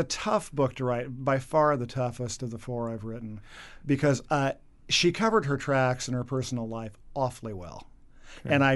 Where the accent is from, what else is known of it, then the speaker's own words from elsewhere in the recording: Oregon, United States; I was growing up in Tillamook County, and I loved movies.